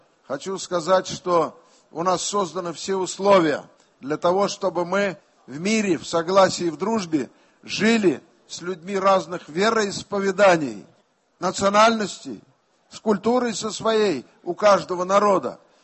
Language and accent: Russian; Tatarstan, Russia; born there; мы гордимся, что родились и живем в Татарстане.